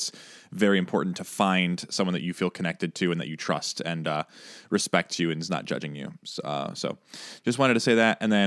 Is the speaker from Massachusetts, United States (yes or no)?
no; Chicago, Illinois, United States; It's just because I'm from Chicago.